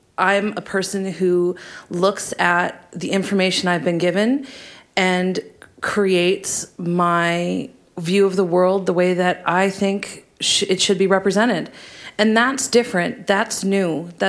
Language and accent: English; St. Paul, Minnesota, United States; from St. Paul.